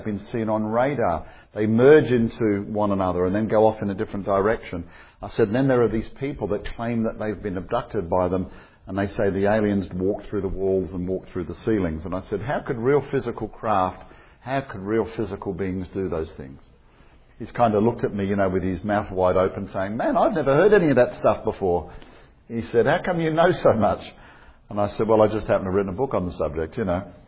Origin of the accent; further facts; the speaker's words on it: Australia; I went back to my home country of Australia